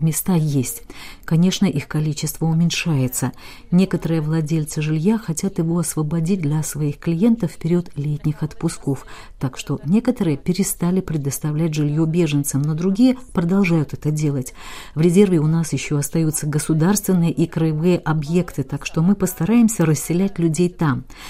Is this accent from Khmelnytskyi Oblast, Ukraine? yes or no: no; Bucha, Kyiv Oblast, Ukraine; Я из Бучи, знаю, что там происходит.